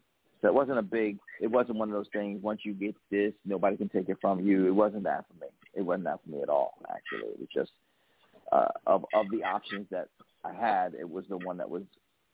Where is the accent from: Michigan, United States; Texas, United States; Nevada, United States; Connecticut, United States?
Connecticut, United States; Middletown; I grew up in Connecticut, in a place called Middletown, Connecticut.